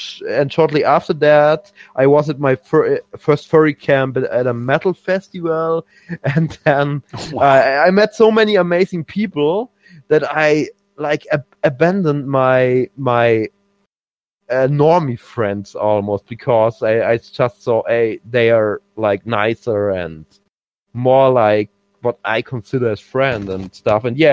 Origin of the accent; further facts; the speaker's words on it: Germany; English is a second language; Actually, I'm from Germany, but like you know, but I found the American fandom first